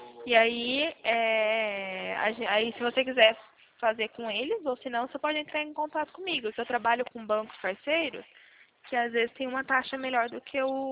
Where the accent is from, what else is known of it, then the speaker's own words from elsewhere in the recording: Pirassununga, São Paulo, Brazil; Eu sou de Pirassununga.